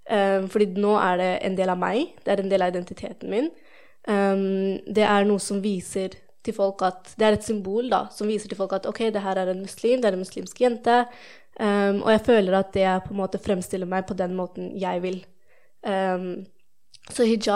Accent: Pakistan; Fordi jeg er jo pakistaner.

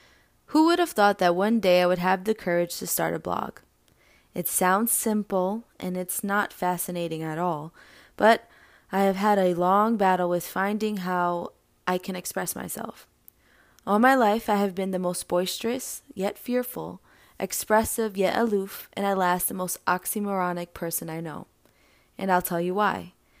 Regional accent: New York City, New York, United States; born there; I was born in Jamaica, Queens, New York, a proud New Yorker and second-generation Puerto Rican Cuban.

